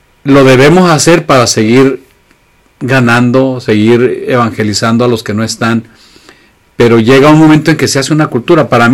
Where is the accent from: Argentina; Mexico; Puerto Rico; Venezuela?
Mexico; Como mexicano le digo